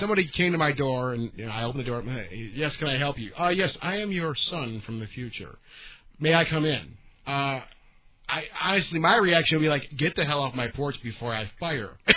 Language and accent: English; Detroit, Michigan, United States; We are from Detroit here, and that's how we react to things.